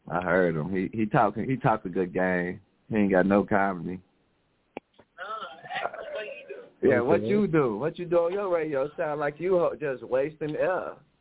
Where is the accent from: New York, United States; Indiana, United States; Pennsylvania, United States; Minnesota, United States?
Indiana, United States; You from Ohio. I'm from Indiana.